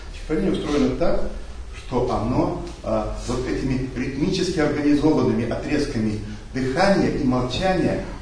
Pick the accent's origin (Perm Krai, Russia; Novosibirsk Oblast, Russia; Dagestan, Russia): Perm Krai, Russia; Berezniki; Я из Пермского края.